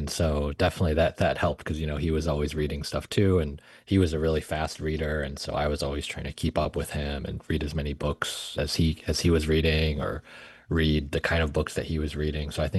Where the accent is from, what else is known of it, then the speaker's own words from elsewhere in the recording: Newton, Massachusetts, United States; I grew up outside of Boston, a suburb called Newton, and then always returning back to Martha's Vineyard to tribal lands to visit my grandparents every summer.